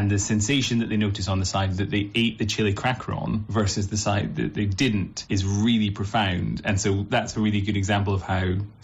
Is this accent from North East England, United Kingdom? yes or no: no; Scotland, United Kingdom; the fact that I'm Scottish